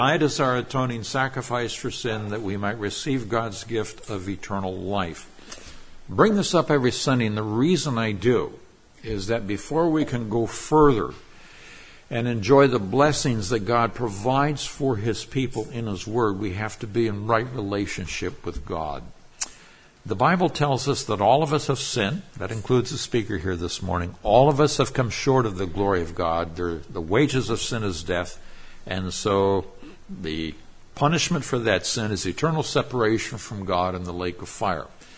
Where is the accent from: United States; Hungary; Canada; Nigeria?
Nigeria; Now, I grew up in Nigeria, West Africa.